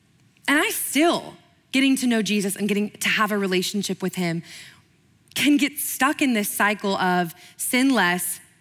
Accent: Oklahoma, United States; which growing up in Oklahoma, like, not always a ton of interactions you have in the Bible Belt with people that have no frame of reference.

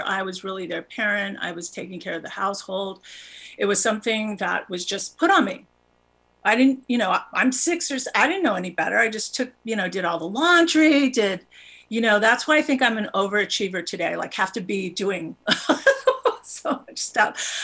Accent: New Mexico, United States; I'm from New Mexico. My family is very well known in New Mexico.

